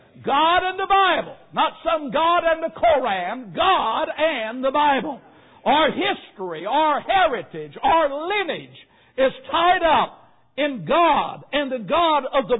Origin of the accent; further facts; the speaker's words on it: United States; born there; I'm not just an American because I was born here.